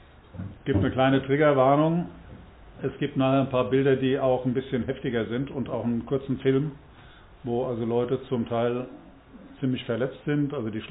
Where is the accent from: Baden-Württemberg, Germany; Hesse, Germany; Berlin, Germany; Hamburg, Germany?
Hesse, Germany; Wiesbaden; bin aus Wiesbaden, Rhein-Main-Gebiet